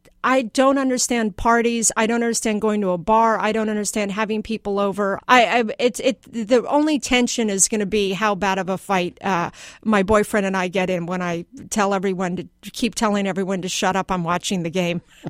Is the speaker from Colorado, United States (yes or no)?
yes; Colorado, United States; Well, I've always been a big football fan. I grew up in Colorado.